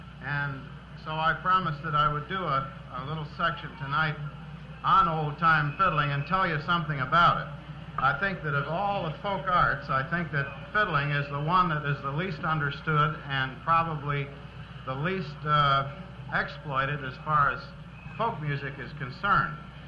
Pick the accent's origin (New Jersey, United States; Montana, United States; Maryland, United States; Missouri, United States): Montana, United States; we're from Montana. We think of Montana as our home, even though we live in New York State now.